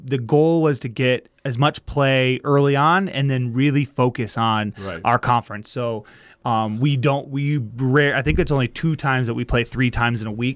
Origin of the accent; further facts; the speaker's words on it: Jackson, Michigan, United States; I'm from Jackson, Michigan.